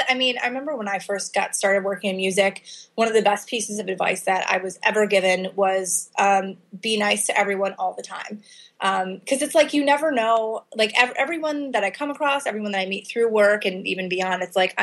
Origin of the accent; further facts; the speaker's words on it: Midwest, United States; I mean, I'm from the Midwest. We're generally warm people, parents are really nice and cool and friendly.